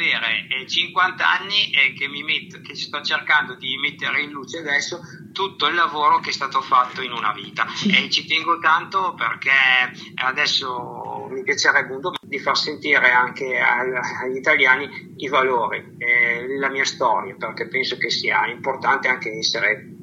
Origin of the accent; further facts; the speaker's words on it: Emilia-Romagna, Italy; ho preso spunto dai pipistrelli che popolano la mia terra, perché io sono della provincia di Parma